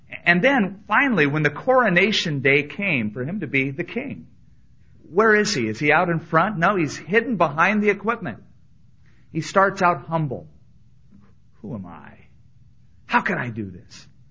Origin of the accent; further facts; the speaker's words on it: California, United States; But it just so happened that I came from Southern California.